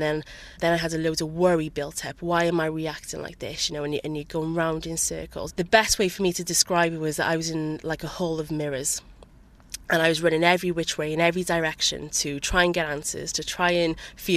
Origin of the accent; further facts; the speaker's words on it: Cardiff, Wales, United Kingdom; I'm 31 and I'm from Cardiff